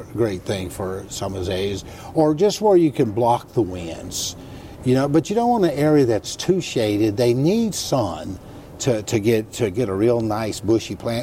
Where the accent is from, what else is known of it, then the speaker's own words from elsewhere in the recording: Louisiana, United States; It's not just because I was from Louisiana.